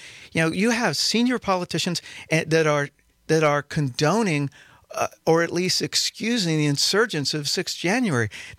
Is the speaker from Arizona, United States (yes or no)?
no; Hawaii, United States; Oh, no. I grew up in Hawaii.